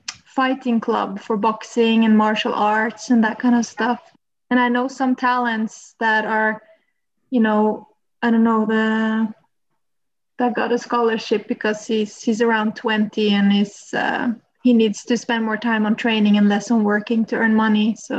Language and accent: English; Oslo, Norway; now in Hadeland, Norway; I come from Oslo and I know that there are libraries